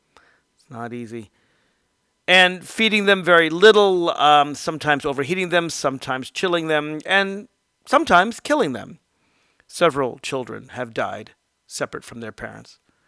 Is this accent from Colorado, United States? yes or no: no; Alexandria, Virginia, United States; I'm actually reporting in Alexandria, Virginia, my hometown.